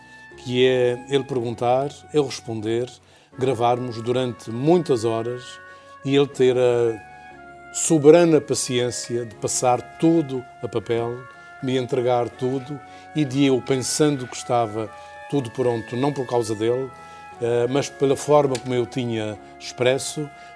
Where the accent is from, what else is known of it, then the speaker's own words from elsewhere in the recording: Azores, Portugal; porque eu sou dos Açores, estou, digamos, marcado pelo mar, pelo magma dos Açores